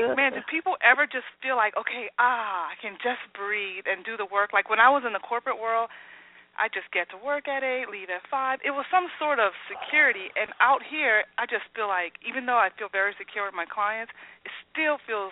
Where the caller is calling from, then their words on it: Dallas, Texas, United States; I am in Dallas.